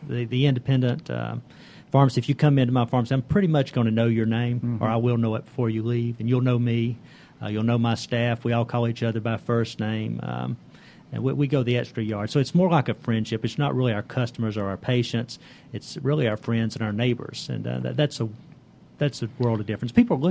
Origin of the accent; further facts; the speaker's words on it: Buford, Georgia, United States; I was actually born and raised in Buford. I'm a local hometown boy. I attended the Buford City Schools